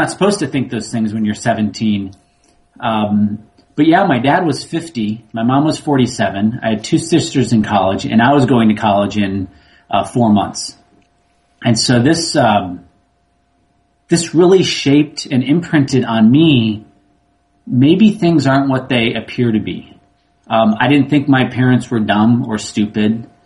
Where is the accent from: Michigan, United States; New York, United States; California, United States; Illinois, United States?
Illinois, United States; Barrington; I grew up in the Midwest. Actually, I grew up in northwest suburb of Chicago, Barrington.